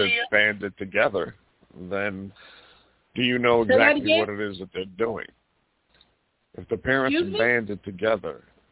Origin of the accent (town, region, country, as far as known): Montana, United States